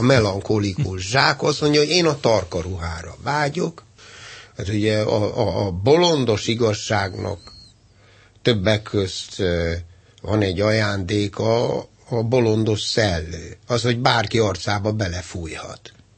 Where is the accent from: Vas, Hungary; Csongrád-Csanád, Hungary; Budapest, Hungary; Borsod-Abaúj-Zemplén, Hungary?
Budapest, Hungary; born there; Budapesten születtem, nem budapesti szülőktől, tévétlenül, úgyhogy jó adagba megkaptam Kunhegyest is, megkaptam Sőreget, Gömör megye és Alföld